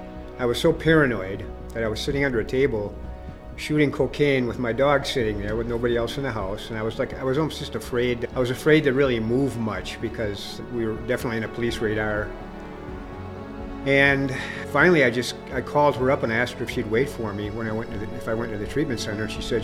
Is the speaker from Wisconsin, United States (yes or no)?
yes; Racine, Wisconsin, United States; I'm originally from Racine, Wisconsin, southeastern Wisconsin, very near Milwaukee.